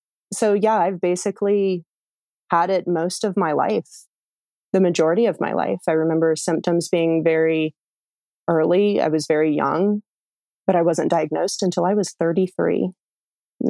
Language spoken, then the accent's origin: English; Georgia, United States; Well, yeah, I grew up here in the North Georgia Mountains. It's a beautiful area.